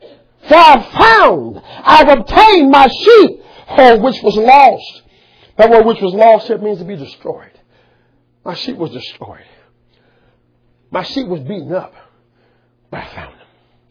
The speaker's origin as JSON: {"language": "English", "town": "Chicago", "region": "Illinois", "country": "United States", "tie": "born or raised there", "said": "I mean, all the white folks I knew growing up in Chicago were Catholic, you know, the black people, we was either Pentecostal or Baptist"}